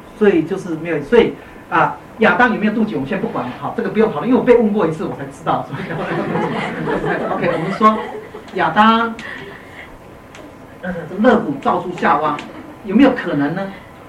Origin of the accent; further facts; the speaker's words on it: China; now in United States; 我们都是中国人，对不对？